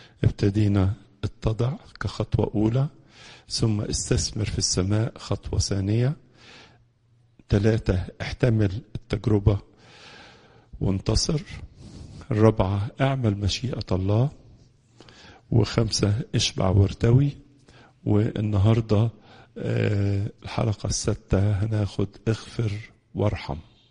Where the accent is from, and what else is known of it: Egypt